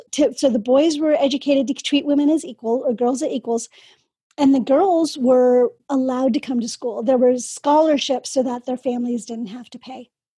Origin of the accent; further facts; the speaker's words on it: California, United States; I was from California, right? I was an American girl